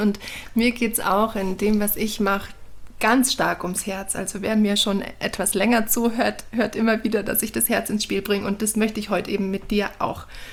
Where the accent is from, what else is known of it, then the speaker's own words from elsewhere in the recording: Bavaria, Germany; in Franken, Nähe meiner Heimat